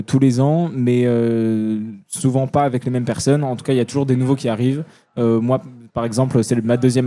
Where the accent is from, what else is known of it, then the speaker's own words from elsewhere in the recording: Nouvelle-Aquitaine, France; je suis tromboniste dans l'orchestre, je viens de la Creuse, du lycée d'Aubusson, Eugène Jameau